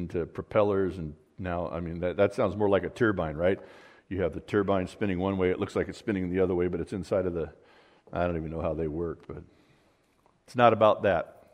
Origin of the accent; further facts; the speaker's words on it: California, United States; I'm from Southern California.